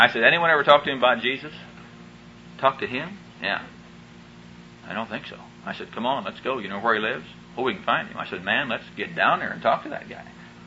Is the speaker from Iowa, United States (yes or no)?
yes; Neola, Iowa, United States; I'm from Neola, Iowa. Where's that? Well, I said, never mind. I'm just from Iowa.